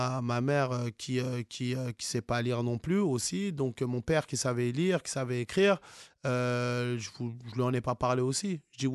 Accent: France; Pourtant, je suis né en France, hein, j'ai grandi ici.

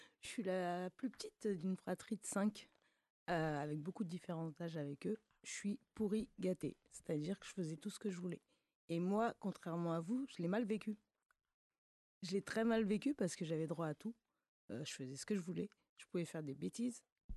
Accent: Paris, Île-de-France, France; born there; J'aurais dû naître dans le 91, dans un petit hôpital. Et en fait, je suis née à Paris 12e

